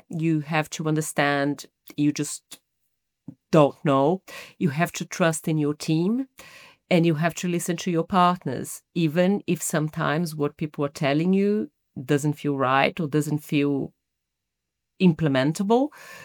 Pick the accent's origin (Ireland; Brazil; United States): Brazil; English is a second language; now in United Kingdom; As you can pick up from the accent, I'm not a native English speaker. I'm originally from Brazil.